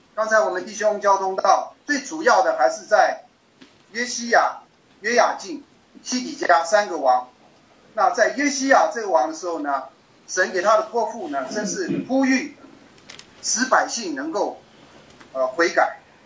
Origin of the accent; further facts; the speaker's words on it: Canada; 我是加拿大的